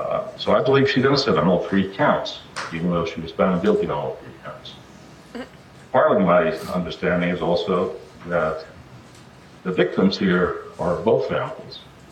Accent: New York City, New York, United States; I would have to say my background, I grew up in the Bronx, the public school system.

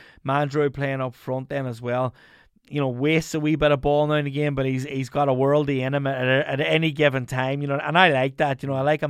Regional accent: Ulster, Ireland; Even as a kid growing up in Donegal, like, there was guys used to come in the Derry Academy boys, you know what I mean?

